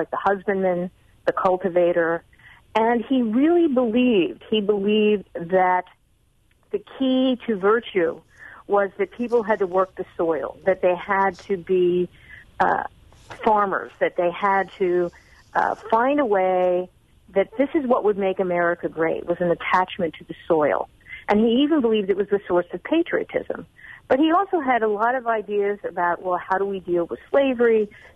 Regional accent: Pennsylvania, United States; And I grew up in Pennsylvania. I mean, my family grew up in Pennsylvania.

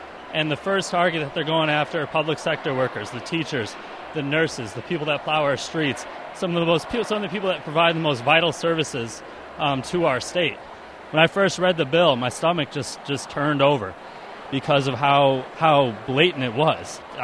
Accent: Milwaukee, Wisconsin, United States; I'm from Milwaukee, Wisconsin.

